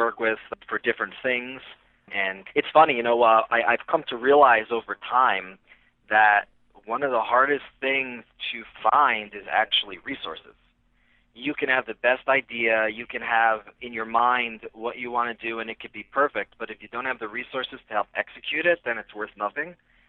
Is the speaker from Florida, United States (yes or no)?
no; New Jersey, United States; I grew up in New Jersey over the GW.